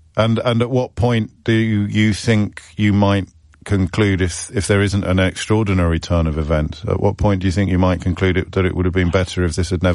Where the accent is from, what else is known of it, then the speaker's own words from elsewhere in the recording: United Kingdom; we're British... non-Iranian British, people like me